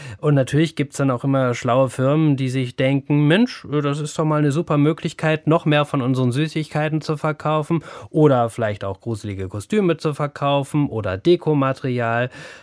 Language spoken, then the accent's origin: German; Northern Germany, Germany; Ich komme ja aus Norddeutschland und da sagt man dazu übrigens Mattenhären.